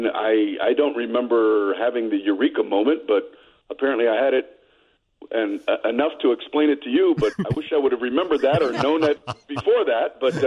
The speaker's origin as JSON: {"language": "English", "town": "Miami", "region": "Florida", "country": "United States", "tie": "born or raised there", "said": "There was a comedy club that opened near where I grew up. I grew up in Miami, Florida."}